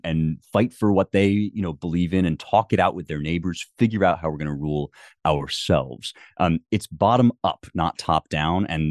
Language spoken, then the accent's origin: English; United States; when it comes to politics, I am an American.